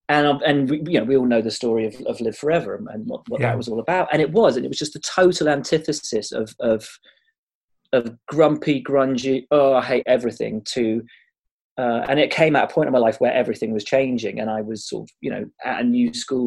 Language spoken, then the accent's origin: English; Malvern, West Midlands, United Kingdom; I grew up in Malvern in Worcestershire, and I was a chorister at Worcester Cathedral